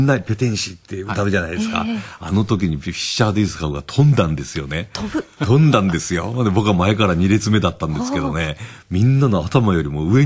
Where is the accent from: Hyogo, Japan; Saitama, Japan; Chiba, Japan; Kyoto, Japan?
Kyoto, Japan; 僕は京都の人間なんですけどね、はい、東京まで、夜行で出てきまして